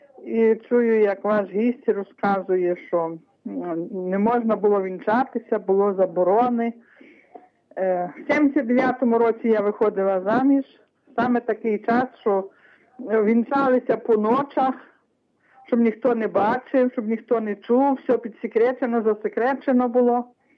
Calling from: Kremenets, Ternopil Oblast, Ukraine; місто Кремені, Тернопільщина.

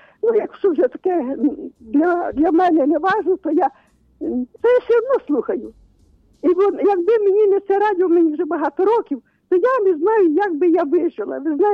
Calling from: Rivne, Rivne Oblast, Ukraine; Я з Рівно дзвоню.

